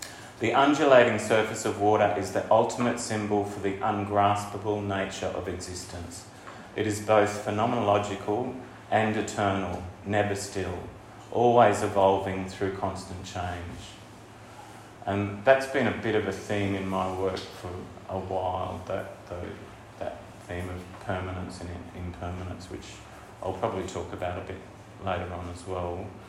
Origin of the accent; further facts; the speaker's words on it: Lismore, New South Wales, Australia; born there; is actually the Richmond River, which I was born in Lismore.